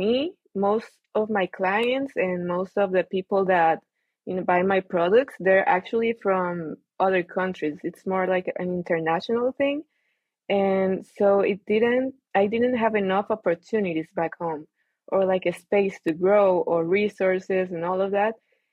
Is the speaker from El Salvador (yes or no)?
yes; El Salvador; I'm from El Salvador in Central America. It's a very, very tiny, tiny country, very tropical.